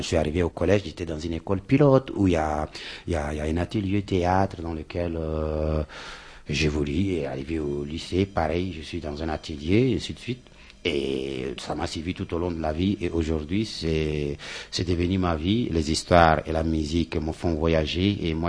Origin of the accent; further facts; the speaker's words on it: Chad; Je suis d'Afrique, je suis originaire d'Afrique, de nationalité tchadienne et voilà.